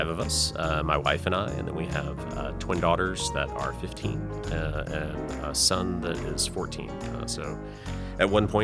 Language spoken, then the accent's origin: English; North Carolina, United States; also born or lived in California; We're from North Carolina. We were out in California for a long time for work, and then we're glad to be back here.